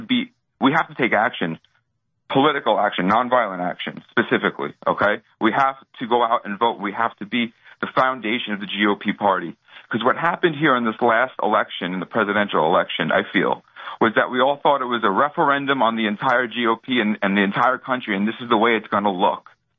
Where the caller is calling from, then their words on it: Queens, New York, United States; I'm calling from Queens, New York